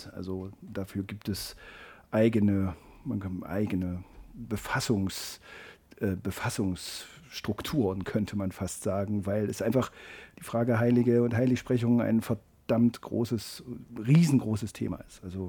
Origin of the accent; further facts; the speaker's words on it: Jena, Thuringia, Germany; now in Salzburg, Austria; komme, wie man vielleicht auch hört, nicht gebürtig aus Salzburg, sondern bin aus Jena.